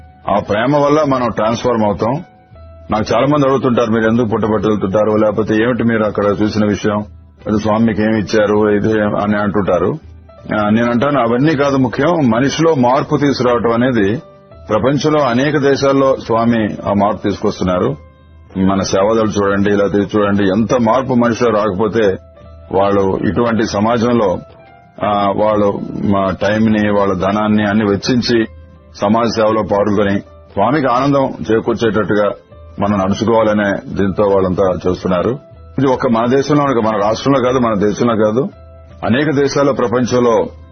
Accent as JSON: {"language": "Telugu", "region": "Andhra Pradesh", "country": "India", "said": "మాది శ్రీకాకుళం జిల్లా."}